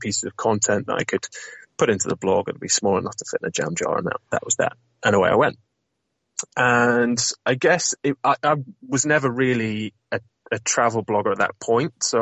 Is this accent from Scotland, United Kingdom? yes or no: no; North West England, United Kingdom; the bagging part is a little nod to my northern roots. So I'm from Lancashire originally, although I definitely don't sound it.